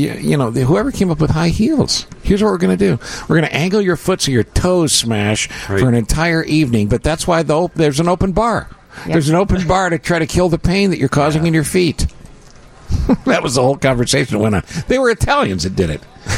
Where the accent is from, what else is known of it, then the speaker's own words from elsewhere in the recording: East Coast, United States; Well, I'm on the East Coast. You know, I grew up on the East Coast.